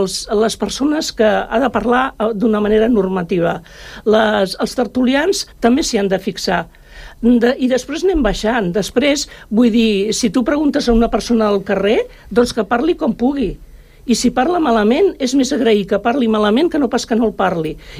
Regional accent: Catalonia, Spain; els catalans sempre ens pensem que som catalans i que som castellans, no? Ens pensem sempre que juguem amb dues llengües

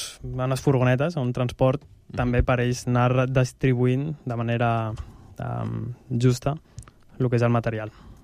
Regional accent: Sant Cugat, Catalonia, Spain; Busquem també empreses, sobretot de Sant Cugat, que al final som d'aquí de tota la vida

